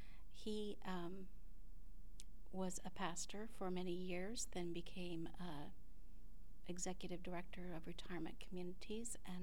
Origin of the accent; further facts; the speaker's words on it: Suffern, New York, United States; born there; I was born in 1957 in January in Suffern, New York, which is a small town outside of New York City.